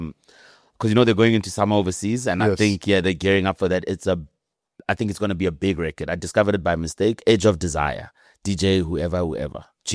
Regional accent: South Africa; Yes, we're South African by pride and by heritage

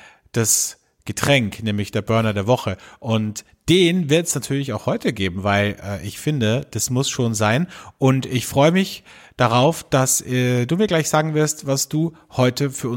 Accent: Austria; also bei uns in Österreich zumindest, der bekanntesten Tierauffangstationen

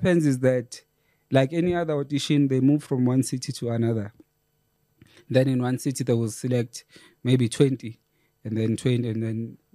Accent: Empangeni, KwaZulu-Natal, South Africa; So I'm from Empangeni, bra.

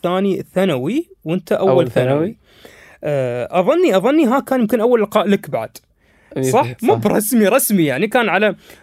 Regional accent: United Arab Emirates; اليوم البطولات عندنا في الإمارات

